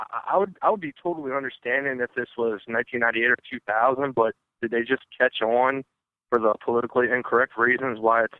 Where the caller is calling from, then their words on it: Maryland, United States; Hey guys, I am calling from Maryland/Virginia.